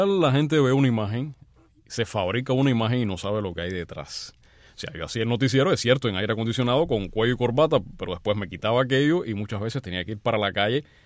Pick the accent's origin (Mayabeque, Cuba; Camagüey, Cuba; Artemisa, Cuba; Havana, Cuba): Artemisa, Cuba; Güira de Melena; Soy natural de Guira de Melena, en la antigua provincia de La Habana, que ahora ya tiene otra división.